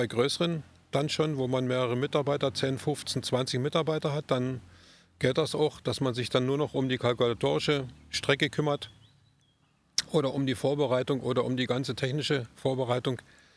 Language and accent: German; Görlitz, Saxony, Germany; Also ich bin ja hier geboren in Görlitz.